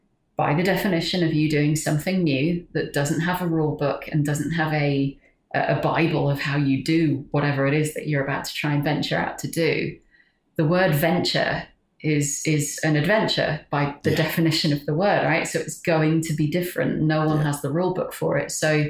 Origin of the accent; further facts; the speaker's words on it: England, United Kingdom; As my accent might belie, I'm English.